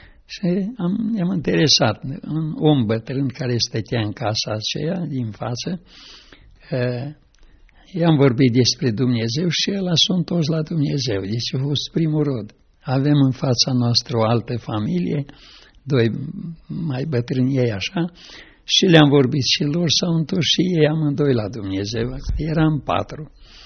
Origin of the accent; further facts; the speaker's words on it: Cluj-Napoca, Cluj County, Romania; atunci am venit înapoi la Cluj, că eram de aici din Cluj.